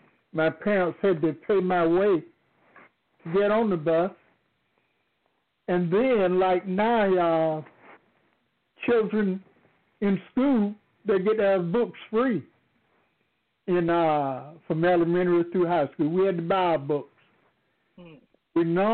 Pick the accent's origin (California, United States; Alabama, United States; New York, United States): Alabama, United States; Brundidge; he was from Troy, and I was from Brundage. and we only had one high school in that area